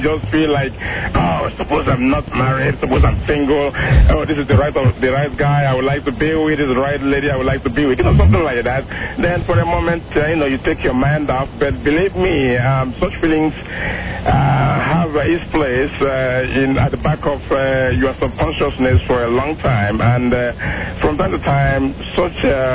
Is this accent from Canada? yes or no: no; St. Thomas, U.S. Virgin Islands; Well, I'm from St. Thomas.